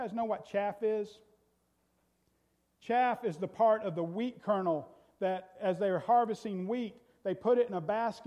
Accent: Florida, United States; You know, growing up in Florida, we lived right in front of an orange grove.

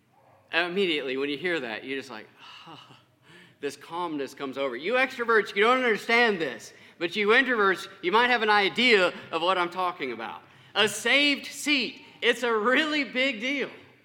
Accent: Winfield, Kansas, United States; So I grew up in Winfield, Kansas.

